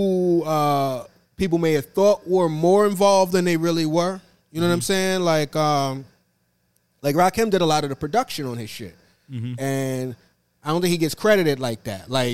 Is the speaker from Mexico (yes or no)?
no; New York City, New York, United States; born there; I was born in New York City.